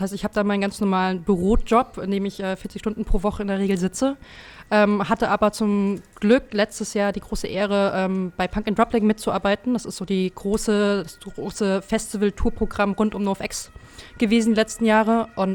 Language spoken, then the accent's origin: German; Bavaria, Germany; moved away; Ich komme vom kleinen Dorf aus der Ecke Würzburg, also im schönen Unterfranken. Ja, hab 2013 den Absprung geschafft und bin erstmal nach Hamburg gezogen.